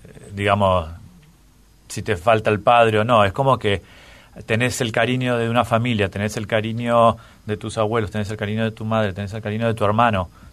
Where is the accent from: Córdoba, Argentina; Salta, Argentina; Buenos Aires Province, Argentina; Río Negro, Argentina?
Buenos Aires Province, Argentina; Carapachay; born there; no nací en una clínica, nací en una partera en Carapachay, en la casa de mi bisabuela.